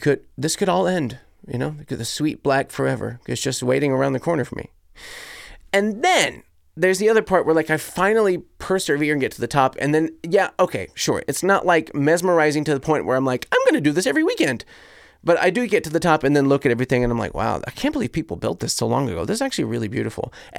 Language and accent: English; United States; So I come from the States. So please do not hold that against me currently.